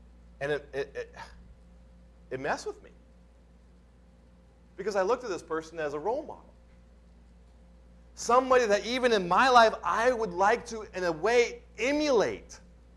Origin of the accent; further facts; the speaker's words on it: Montana, United States; I grew up in Montana where there's a lot of Native Americans.